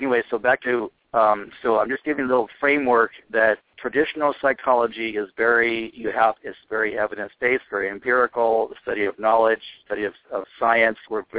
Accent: United States; I'm speaking from my own being an American, growing up in a Western society with the Socratic method

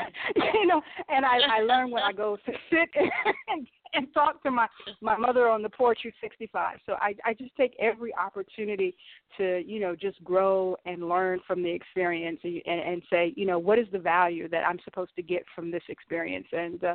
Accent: Winston-Salem, North Carolina, United States; born there; I was born in Winston-Salem, North Carolina.

